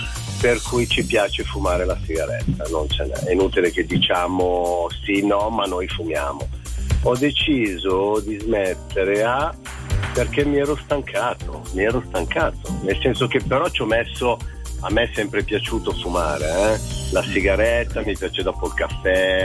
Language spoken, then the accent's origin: Italian; Milan, Lombardy, Italy; Allora, sono di Milano, vi seguo sempre